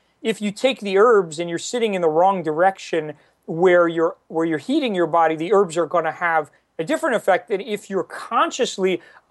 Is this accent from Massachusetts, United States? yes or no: no; New York, United States; I'm from New York originally.